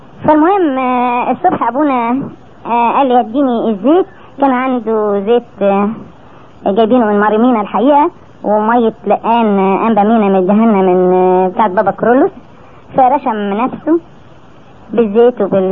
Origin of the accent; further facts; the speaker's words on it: Egypt; انا قلت يمكن لو حصلت عندنا في مصر كانوا قالوا دول اصلهم مش بيفهموا